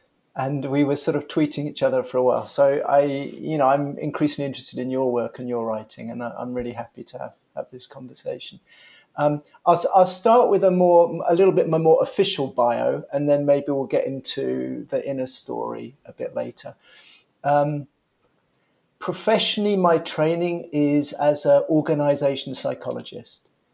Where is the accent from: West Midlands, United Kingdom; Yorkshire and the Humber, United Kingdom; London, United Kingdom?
London, United Kingdom; fairly typical kind of professional middle-class family, born and raised in London.